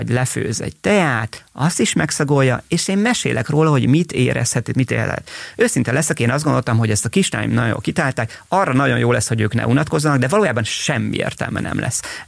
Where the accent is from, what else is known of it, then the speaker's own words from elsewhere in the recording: Miskolc, Borsod-Abaúj-Zemplén, Hungary; born there; én egy Miskolcon születtem, és a nagypapám a helyi tiszai pályaudvarnak hívták a miskolci beüröt, ott volt vasutas, tehát én nem abba születtem bele, hogy arisztokraták vagyunk, és folyik az arany otthon, hanem egy teljesen normális, átlagos magyar